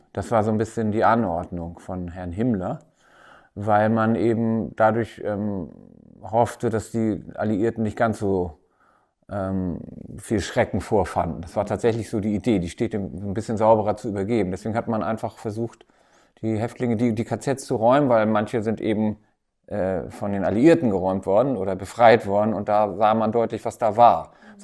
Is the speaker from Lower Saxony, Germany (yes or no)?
no; Timmendorfer Strand, Schleswig-Holstein, Germany; Aber ich komme ja hier aus der Gegend, aus Timmendorfer Strand, und habe hier auch angefangen und habe hier auch meine erste kleine Band gehabt.